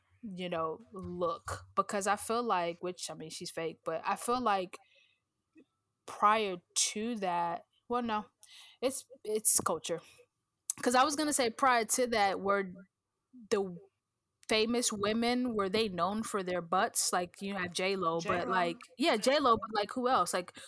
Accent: Nigeria; But traditionally speaking, as a Nigerian, like, being plump was not like a frowned upon thing.

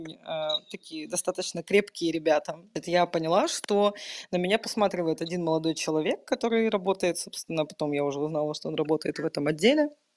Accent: Petrozavodsk, Republic of Karelia, Russia; born there; я же родилась в Карелии, в городе Петрозаводске, как и мои сведущие

